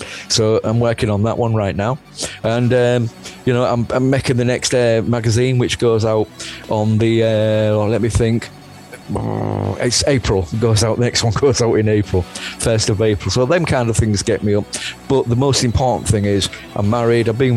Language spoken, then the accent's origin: English; England, United Kingdom; I'm English, we pronounce it Kane, I'm afraid.